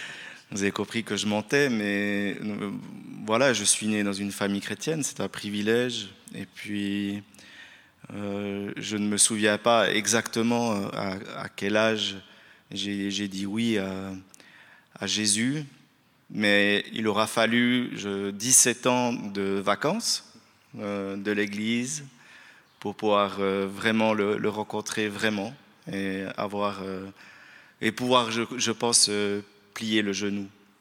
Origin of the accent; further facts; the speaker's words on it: Moutier, Bern, Switzerland; born there; Je suis né à Moutier.